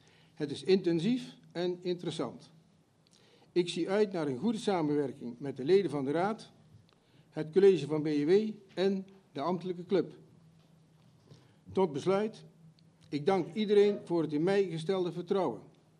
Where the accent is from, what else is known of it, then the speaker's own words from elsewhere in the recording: North Brabant, Netherlands; Ook genieten wij met volle teugen van het mooie gebied de Maashorst, waar ik ben opgegroeid op de plek waar thans de natuurbegraafplaats is.